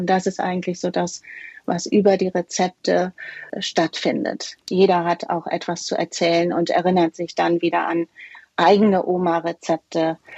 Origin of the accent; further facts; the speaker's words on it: Rhineland-Palatinate, Germany; Ich komme aus einer Gastronomenfamilie aus dem Ahrtal